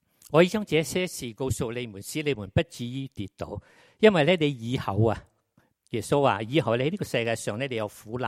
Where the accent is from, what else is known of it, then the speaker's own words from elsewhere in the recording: China; 我们中国人讲到很少讲到我爱你，觉得很尴尬或者很丑